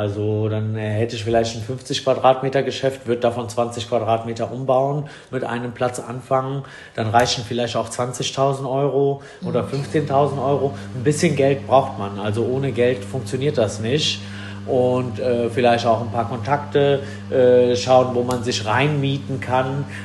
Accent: Italy

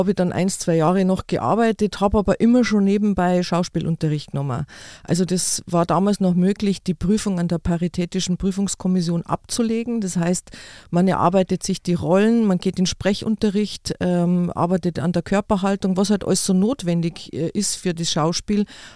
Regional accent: Giersing, Bavaria, Germany; Also das ist wirklich meine Heimat. Und wie gesagt, ich bin ein echtes Giersinger-Mädel. Ich bin in Giersing aufgewachsen und bin auch da geboren bei meinen Eltern im Schlafzimmer.

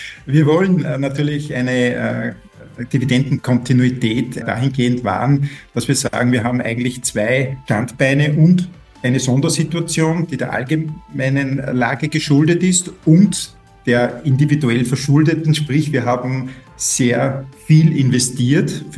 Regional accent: Linz, Upper Austria, Austria; Ja, grüß Gott … Ich komme aus Linz

